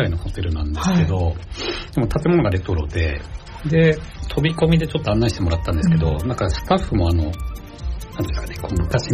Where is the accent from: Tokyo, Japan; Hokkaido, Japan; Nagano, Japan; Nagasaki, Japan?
Tokyo, Japan; Chofu; 僕調布市出身なんですけど、まあ駅前で再開発になった時に、なんか自分の生活が変わったので